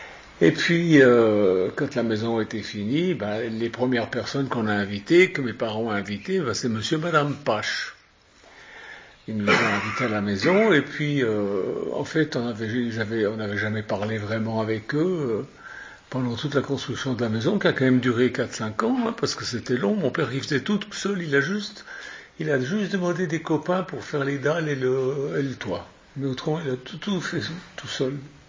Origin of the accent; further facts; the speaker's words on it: Lausanne, Vaud, Switzerland; Quand j'étais gamin, on habitait Lausanne parce que moi je suis suisse d'origine.